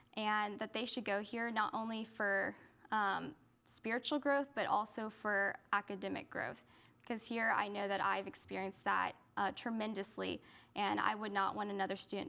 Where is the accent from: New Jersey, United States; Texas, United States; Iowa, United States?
Texas, United States; Katy; also born or lived in Houston / Conroe; And so I was born in Houston, raised in Katy, and then for high school we moved to Conroe, where I went to Willis High School in a small town by Conroe.